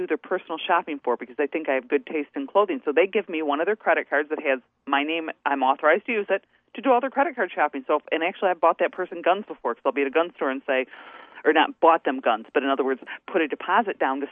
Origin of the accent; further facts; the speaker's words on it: New Hampshire, United States; Okay, so I'm from New Hampshire, and I'm in a Florida gun store.